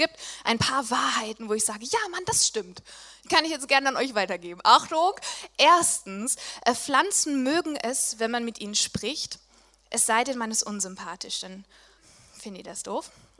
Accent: Essen, North Rhine-Westphalia, Germany; in meiner Heimat in Essen. Wie cool ist das denn?

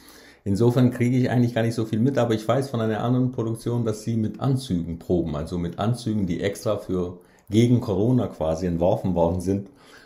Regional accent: Kosovo; German is a second language; moved away; Und es war sehr laut, sie konnte meinen Akzent nicht hören. Und als ich ihr erzählt habe, dass ich aus dem Kosovo komme

